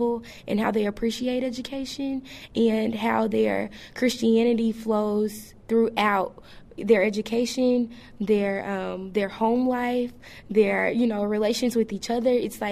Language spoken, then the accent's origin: English; Houston, Texas, United States; And I'm from Houston, Texas.